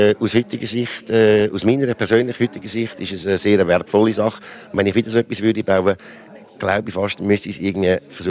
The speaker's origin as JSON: {"language": "German", "town": "Trogen", "region": "Appenzell Ausserrhoden", "country": "Switzerland", "tie": "born or raised there", "also_born_or_lived": "another canton", "said": "die sprachbildende oder die dialektbildende Zeit, die habe ich nicht im Ausland, aber in einem anderen Kanton verbracht, aber die ersten 12 Lebensjahre habe ich in Trogen verbracht."}